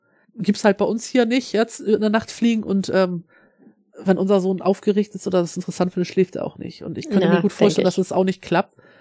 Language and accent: German; Northern Germany, Germany; Also wir kommen ja aus Norddeutschland.